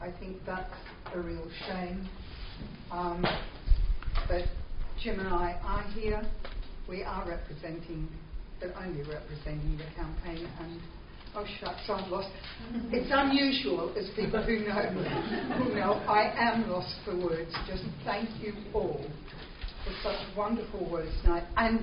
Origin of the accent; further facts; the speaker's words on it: Australia; But could I, as an Australian, actually asked for a special provision.